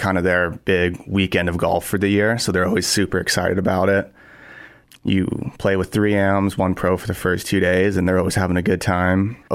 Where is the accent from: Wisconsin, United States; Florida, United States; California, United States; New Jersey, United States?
California, United States; Yorba Linda; I am from Yorba Linda, California.